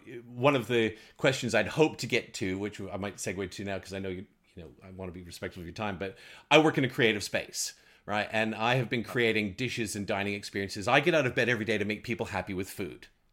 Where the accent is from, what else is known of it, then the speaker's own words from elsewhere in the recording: Winnipeg, Manitoba, Canada; It's interesting, because I grew up in Winnipeg in the late 70s and early 80s, and there were three TV channels, all in black and white.